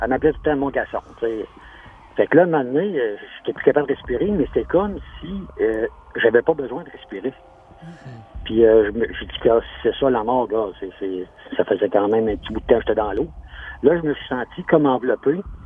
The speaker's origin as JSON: {"language": "French", "town": "Saint-Étienne-de-Lauzon", "region": "Quebec", "country": "Canada", "tie": "born or raised there", "said": "Moi, je reste natif, je suis natif de Saint-Étienne de Lauzon."}